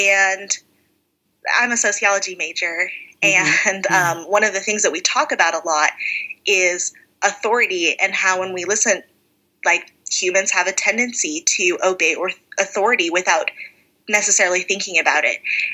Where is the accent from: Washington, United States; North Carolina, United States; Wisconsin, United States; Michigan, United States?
Washington, United States; Yeah, Washington State, 20 minutes away from Portland, Oregon. So green, rainy. I miss it.